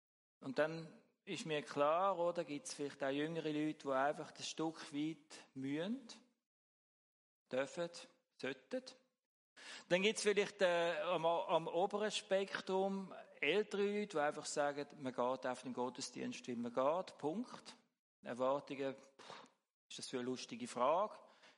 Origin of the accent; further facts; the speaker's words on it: Switzerland; Ist für mich hier als Schweizer nicht jetzt gerade so klar gewesen